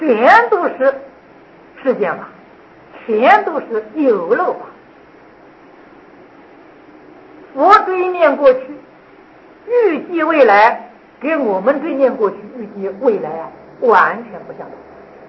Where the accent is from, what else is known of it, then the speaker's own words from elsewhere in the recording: China; 我们中国人有信